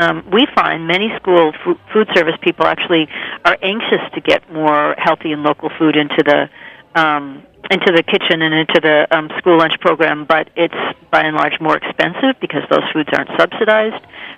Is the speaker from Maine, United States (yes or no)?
no; Minnesota, United States; born or raised there